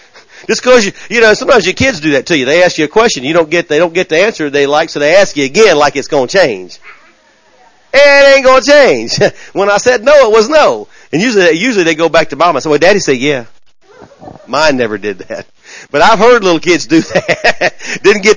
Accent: Tennessee, United States; Hey, I'm from Tennessee.

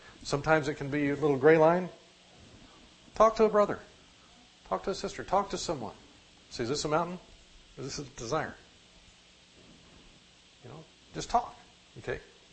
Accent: Missouri, United States; I'm from Missouri. Show me. Show me. You know, I'm from the state whose animal is a, for nicer terms, a mule, okay?

